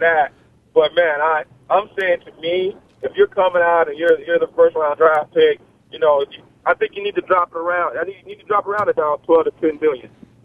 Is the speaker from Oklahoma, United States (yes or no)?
no; Mobile, Alabama, United States; I mean, hey, I'm from Mobile.